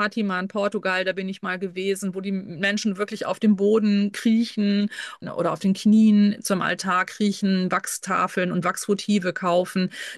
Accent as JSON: {"language": "German", "region": "Northern Germany", "country": "Germany", "said": "weil ich natürlich als Nordlicht vielleicht nicht unbedingt prädestiniert dafür bin, ein Kölner Thema aufzugreifen"}